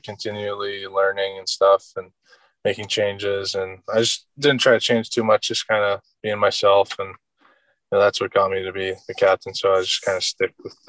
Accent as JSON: {"language": "English", "town": "Toronto", "region": "Ontario", "country": "Canada", "said": "just because I'm from Toronto, like, that's the team I watch the most."}